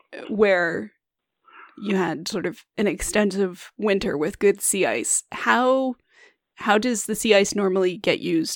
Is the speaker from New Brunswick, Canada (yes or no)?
no; Alberta, Canada; I'm from Alberta. I am very landlocked